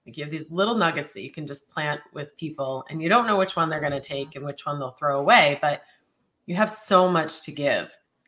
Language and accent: English; Boston, Massachusetts, United States; Let me give you a little tip about Mocky Mock, because I am from Boston.